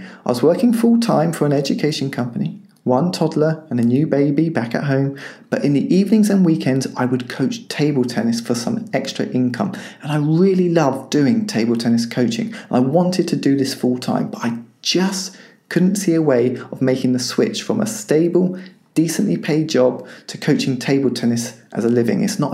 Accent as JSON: {"language": "English", "town": "Cambridge", "region": "East of England", "country": "United Kingdom", "said": "from Cambridge in the UK."}